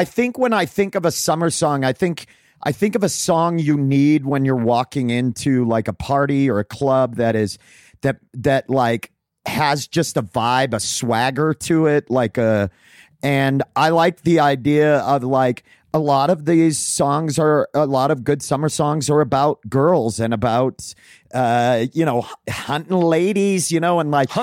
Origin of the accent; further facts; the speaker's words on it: Winthrop, Maine, United States; to small towns like I grew up in Winthrop, Maine. We were listening